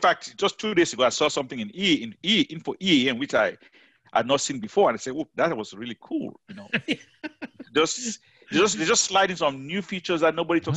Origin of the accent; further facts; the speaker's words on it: Cameroon; moved away as an adult; now in United States; I hail from originally from Cameroon. That's in the west part of Africa. Mm-hmm. I came to the States to study in 1994